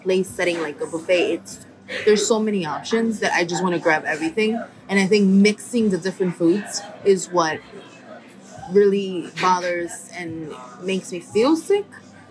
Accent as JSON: {"language": "English", "town": "Bronx", "region": "New York", "country": "United States", "tie": "born or raised there", "said": "I grew up in the Bronx, New York."}